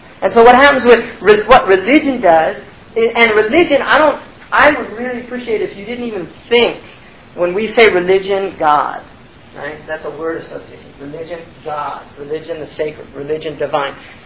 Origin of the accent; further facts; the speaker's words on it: California, United States; We're from California, so we say water.